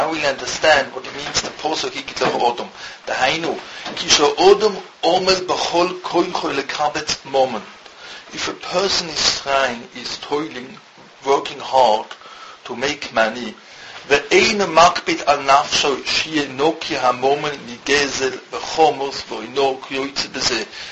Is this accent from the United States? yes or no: no; Switzerland; born there; English is a second language; I was born in Switzerland. I graduated my high school with all Greek, Latin, French, different languages. Never learned properly English.